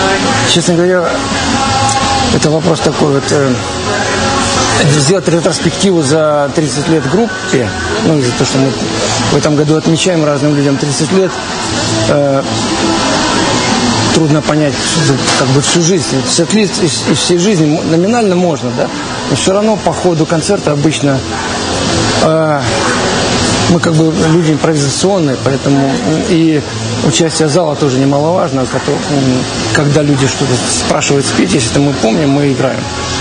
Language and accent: Russian; Ukraine; мы простые ребята, как говорится, с соседнего двора, с соседней страны, даже я там с Украины.